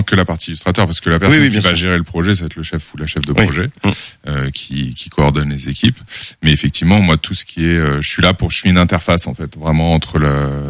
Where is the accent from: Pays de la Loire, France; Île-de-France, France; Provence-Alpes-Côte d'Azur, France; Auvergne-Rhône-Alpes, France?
Île-de-France, France; j'ai bientôt 40 ans. J'ai grandi en région parisienne, donc j'ai fait mes études proches de Paris, sur Paris même. J'ai vécu un petit peu en Espagne, en Bretagne. Je suis revenu sur Paris